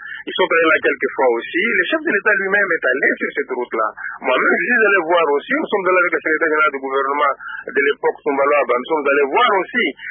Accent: Bunia, Ituri, DR Congo; Mais je suis même de Bounia, et je ne pouvais pas ne pas favoriser le milieu qui est derrière le mien.

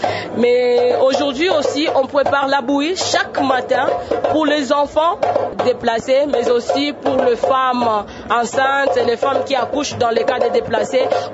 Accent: DR Congo; en tant que Congolaise ou Congolais

